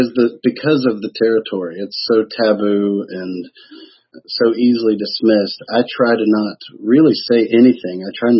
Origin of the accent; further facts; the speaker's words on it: the South, United States; I was fascinated by Masonry because growing up in the South, it's something that's very prevalent.